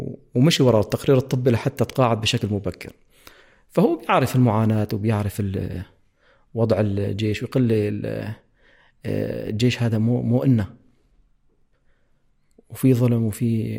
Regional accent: Mhambal, Idlib Governorate, Syria; also born or lived in Aleppo; مواليد 1985، الأصل من جبل الزاوية، من بلدة بسامس الأصل، لكن لم أعرفها. ولدت في حلب، حيث كان الأهل يسكنون في حلب بالكلاسة وبستان قصر. بعدها انتقل الوالد للعيش في ناحية محنبل، بلدة محنبل، في قرية العليا

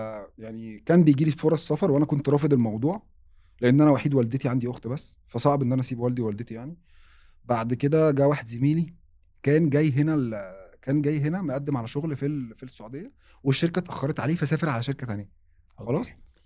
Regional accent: Alexandria, Alexandria Governorate, Egypt; moved away as an adult; now in Riyadh, Saudi Arabia; حتى ساعتها الشركه كانت حاجزه لي على القاهره مع ان انا من اسكندريه

